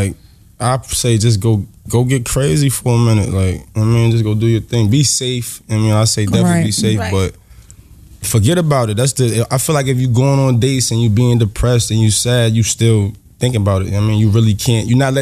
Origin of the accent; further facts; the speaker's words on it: Harlem, New York, United States; from Harlem.